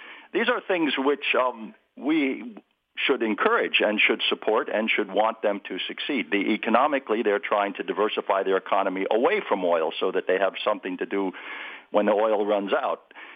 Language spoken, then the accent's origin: English; Delaware, United States; born or raised there; also born or lived in Saudi Arabia